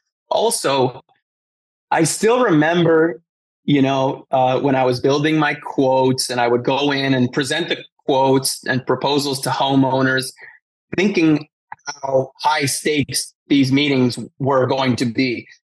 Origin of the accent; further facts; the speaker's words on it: Montreal, Quebec, Canada; I grew up in Montreal, born and raised.